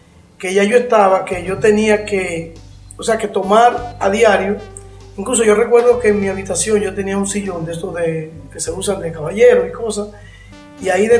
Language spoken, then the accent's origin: Spanish; Santo Domingo, National District, Dominican Republic; Somos del sur de la República. Y desde muy pequeño, pues llegamos acá a la ciudad de Santo Domingo. Recuerdo que nos alojamos en lo que le dicen el Caliche de Cristo Rey, que es una barriada muy, muy, hoy en día puede decirse que es muy peligrosa